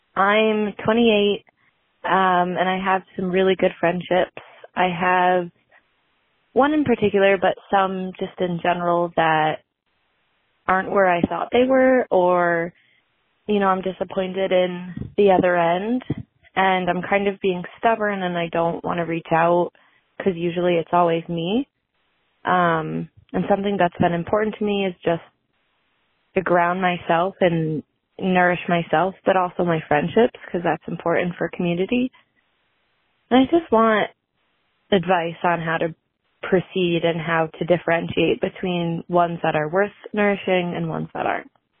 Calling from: Boston, Massachusetts, United States; I'm calling from Boston.

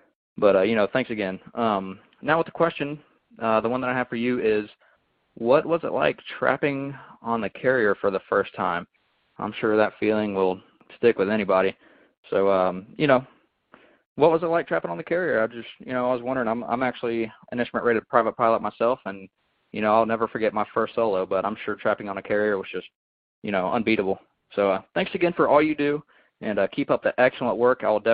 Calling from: Atlanta, Georgia, United States; Hey, Jello … I'm calling you from Atlanta, Georgia.

